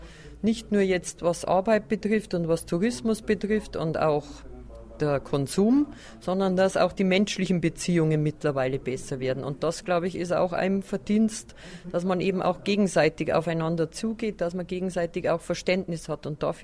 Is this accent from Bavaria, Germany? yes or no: yes; Bavaria, Germany; ich komme ja aus dem Landkreis Frei und Grafenau, also direkt von der Grenzregion her